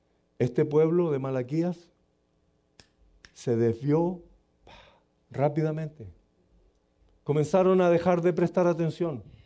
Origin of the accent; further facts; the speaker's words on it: Chile; En mi país tenemos, en Chile tenemos un porcentaje grandísimo de evangélicos.